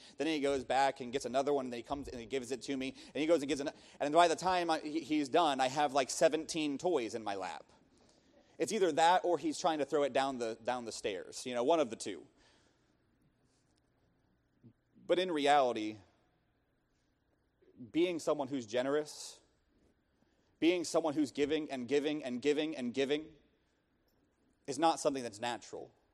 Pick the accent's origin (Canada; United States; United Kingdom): United States; Pennsylvania; now in Ohio, United States; I'm from Pennsylvania. And it just makes me laugh so much. Because when I was in Pennsylvania, you know what we would say?